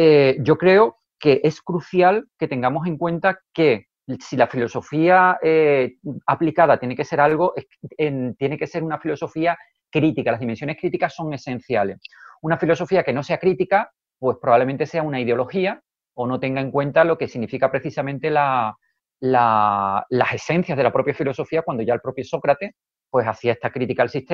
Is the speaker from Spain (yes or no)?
yes; southern Spain, Spain; que soy del sur de España y aquí hablamos muchísimo